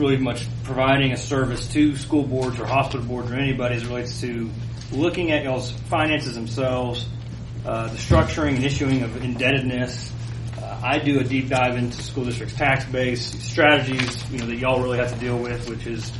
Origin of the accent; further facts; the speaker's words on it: Sweetwater, United States; Sweetwater.